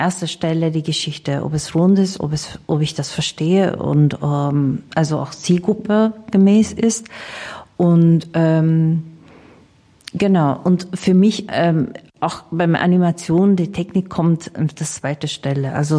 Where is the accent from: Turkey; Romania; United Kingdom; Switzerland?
Turkey; Istanbul; now in Germany; Ich bin in Istanbul groß geworden